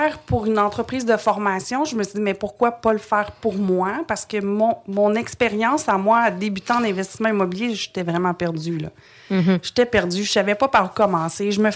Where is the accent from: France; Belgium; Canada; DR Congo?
Canada; Montreal, Quebec; also born or lived in Trois-Rivières; Je suis née à Trois-Rivières, mais je pense que j'avais 2 ans quand on a déménagé à Montréal.